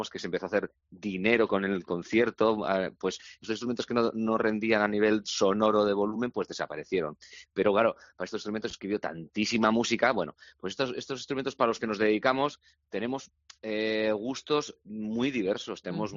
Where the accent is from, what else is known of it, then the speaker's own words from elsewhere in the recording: Bilbao, Basque Country, Spain; ir a Bilbao y tocarlo siendo bilbaíno, la verdad te voy a decir.